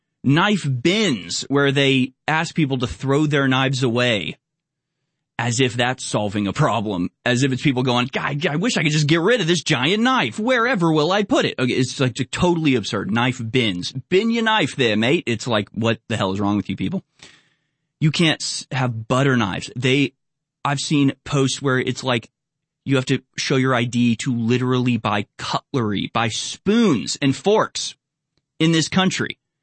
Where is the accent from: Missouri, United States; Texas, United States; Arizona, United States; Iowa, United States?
Texas, United States; Can I carry a Bowie knife since I'm from Texas?